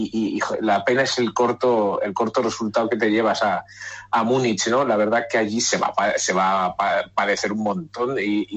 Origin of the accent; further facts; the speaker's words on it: Barcelona, Catalonia, Spain; Jo sóc de Barcelona, però porto ja aquí 20 anys i ja tinc el cor groguet.